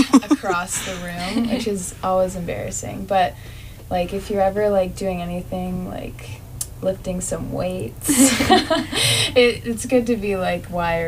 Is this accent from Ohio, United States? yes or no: no; Los Angeles, California, United States; I'm from Los Angeles, and the whole day we were talking to people